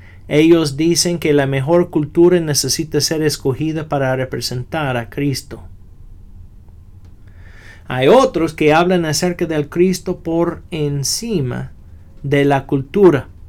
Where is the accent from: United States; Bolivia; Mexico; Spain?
United States; yo soy de los Estados Unidos, y cuando voy a otros países, mi meta no debe ser para instruir a las personas cómo vivir como las personas en los Estados Unidos viven